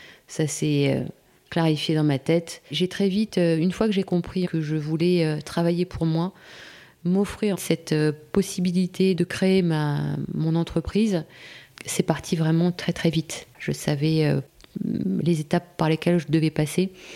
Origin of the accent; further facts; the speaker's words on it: Saint-Quentin, Hauts-de-France, France; Je viens d'une ville de Picardie qui s'appelle Saint-Quentin, où j'ai grandi, je suis allée au collège, au lycée.